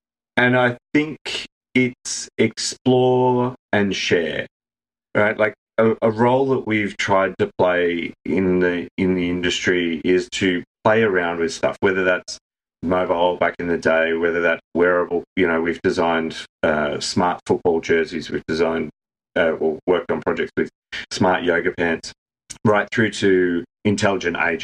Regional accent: Sydney, New South Wales, Australia; so I grew up in Sydney

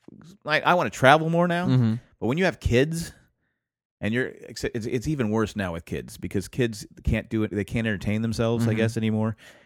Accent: San Diego, California, United States; But no, I'm saying when I grew up in San Diego, the beach is close by.

